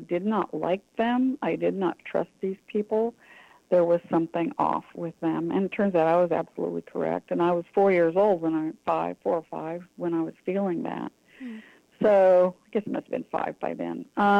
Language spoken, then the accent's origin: English; Oklahoma, United States; And I grew up in Oklahoma, but our relatives were all in Iowa. All of it's part of the Plains.